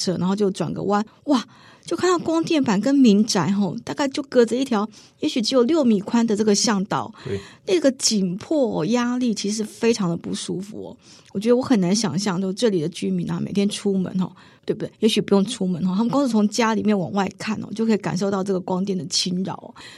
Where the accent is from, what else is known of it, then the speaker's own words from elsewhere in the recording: Taiwan; 那我们台湾人用选票决定了自己的未来